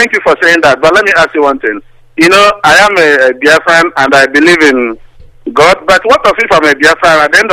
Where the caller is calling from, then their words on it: Ghana; I'm calling from Ghana.